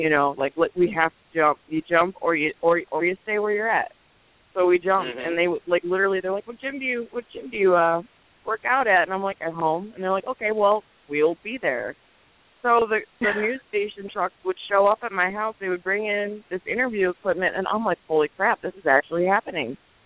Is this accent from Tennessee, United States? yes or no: no; Toledo, Ohio, United States; Well, I was working in my hometown. We have a world-class, the Toledo Zoo is world-class.